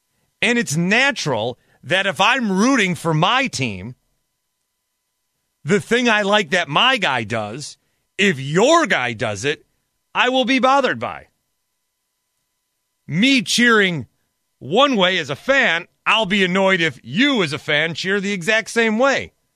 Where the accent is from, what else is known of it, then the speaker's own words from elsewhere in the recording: Milwaukee, Wisconsin, United States; But I wear it that I'm from Milwaukee. I wear it that I'm from Wisconsin.